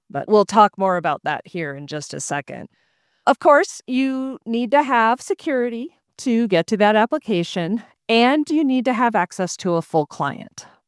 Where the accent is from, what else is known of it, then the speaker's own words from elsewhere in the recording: Minnesota, United States; now in Florida, United States; even though I grew up in Minnesota, for those that may or may not know, and spent 40 plus years dealing with winter, I've been away in Florida for the last four